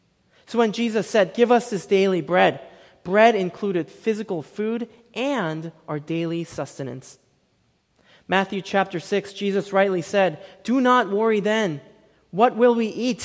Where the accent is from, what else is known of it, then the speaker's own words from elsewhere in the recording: South Korea; When I was growing up in South Korea, our main staple was rice.